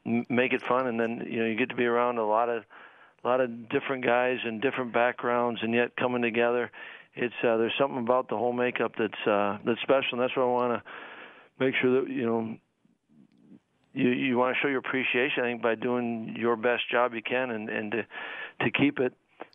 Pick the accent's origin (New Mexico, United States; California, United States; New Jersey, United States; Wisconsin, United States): Wisconsin, United States; Madison; I was fortunate because I grew up in Madison.